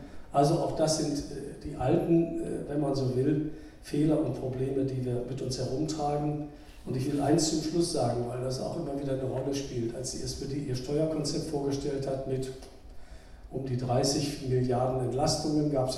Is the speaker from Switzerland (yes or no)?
no; Salzgitter, Lower Saxony, Germany; hier in den Städten wie Laatzen, Hannover, Salzgitter, wo ich herkomme